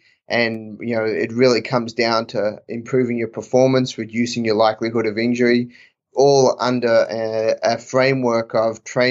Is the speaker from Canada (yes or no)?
no; Australia; now in United States; I grew up in Australia, played a few junior grand slams